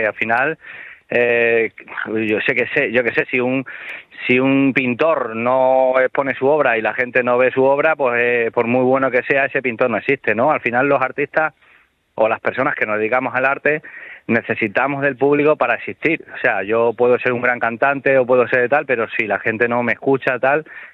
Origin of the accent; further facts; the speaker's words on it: Robledillo de Gata, Extremadura, Spain; en Robledillo de Gata y tan feliz, ¿sabes? O sea, que tampoco, porque además me encanta tocar en mi tierra.